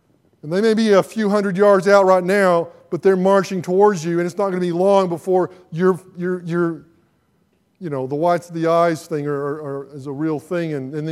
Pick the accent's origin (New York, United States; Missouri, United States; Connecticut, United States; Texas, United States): Texas, United States; now in Ohio, United States; we live in Ohio now. We're so thankful to live there. We love it. But I'm a Texan.